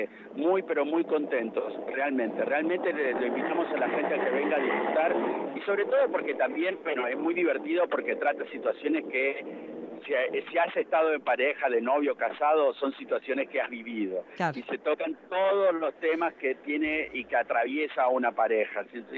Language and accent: Spanish; Mendoza, Argentina; No, señora, somos de acá, de Mendoza.